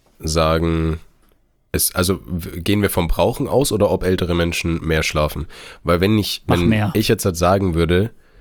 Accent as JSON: {"language": "German", "region": "Bavaria", "country": "Germany", "tie": "born or raised there", "said": "Und ich sag dir, ich bin so in Bayern aufgewachsen, ja."}